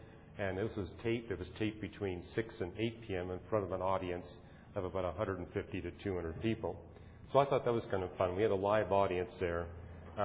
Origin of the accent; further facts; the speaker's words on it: Canada; now in United States; I grew up in Canada